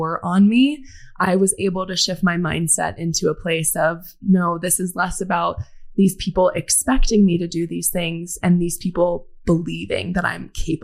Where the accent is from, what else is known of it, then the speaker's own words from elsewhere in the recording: Denver, Colorado, United States; I grew up in Denver, so not far away from here. So anytime I get to come home, I'm so excited.